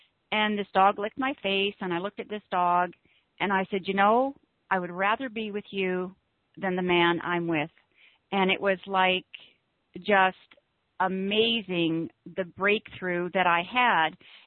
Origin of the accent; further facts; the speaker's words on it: Canada; I drove from the States back to Canada because I'm Canadian.